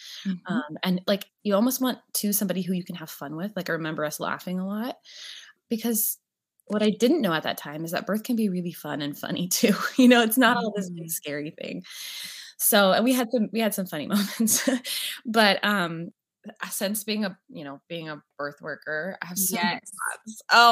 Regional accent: California, United States; I'm originally from California

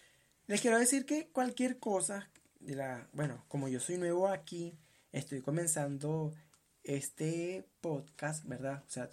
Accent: Venezuela; now in Colombia; Cuando yo salí de Venezuela a Colombia, yo dije, yo me voy a pasar la cero por la cabeza. Porque primero voy a emigrar a Colombia.

